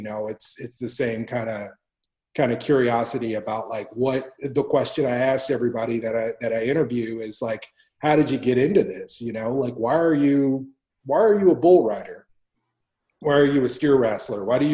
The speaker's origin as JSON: {"language": "English", "region": "Kansas", "country": "United States", "tie": "born or raised there", "lives_now": "Portland, United States", "said": "So they beat my accent out of me and forced me to stand up straight and all of this stuff that was sort of part of the culture that I came from sort of got removed. And so I ended up working as far away from anything Kansas as I could."}